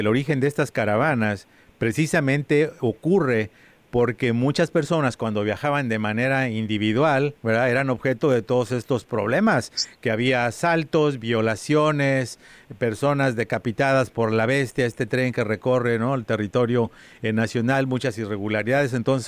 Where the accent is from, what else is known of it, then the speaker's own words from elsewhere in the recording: Mexico; especialmente yo como mexicano